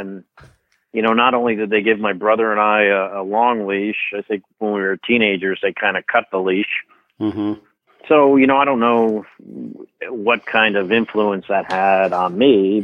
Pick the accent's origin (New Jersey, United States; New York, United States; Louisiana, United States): New Jersey, United States; So, you know, so I grew up in New Jersey. You know, I was born in 1964 and blue collar family.